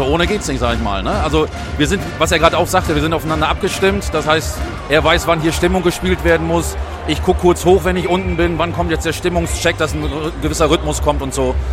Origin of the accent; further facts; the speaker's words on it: Georgsdorf, Lower Saxony, Germany; born there; Ich komme ja gebürtig aus Georgsdorf